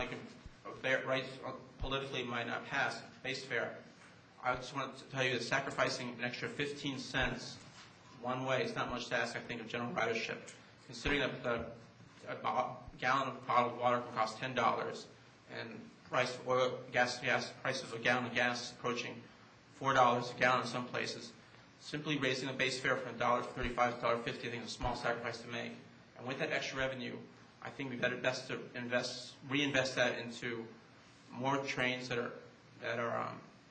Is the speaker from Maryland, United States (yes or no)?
yes; Silver Spring, Maryland, United States; also born or lived in Washington, D.C.; I grew up in the Silver Spring, Tacoma Park area since I was a small child, and I've lived in the Washington, D.C. area